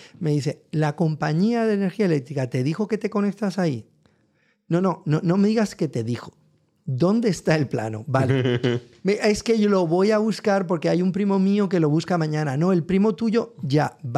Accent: Valencia, Valencian Community, Spain; Como yo me crié en Valencia

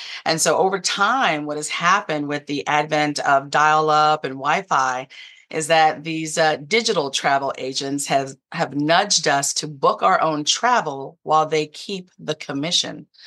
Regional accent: Denton, Texas, United States; I am originally from Denton, Texas.

